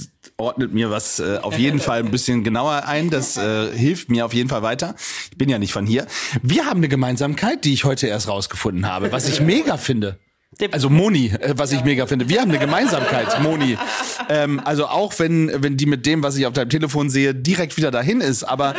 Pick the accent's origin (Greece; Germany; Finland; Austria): Germany; Bremen; born there; Das heißt, ich bin also gebürtiger Bremer